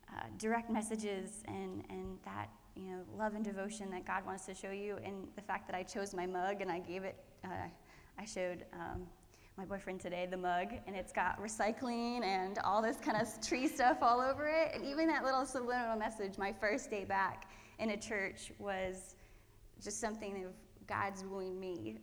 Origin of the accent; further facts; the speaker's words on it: Pennsylvania, United States; For the most part, I grew up in the church. I'm from Pennsylvania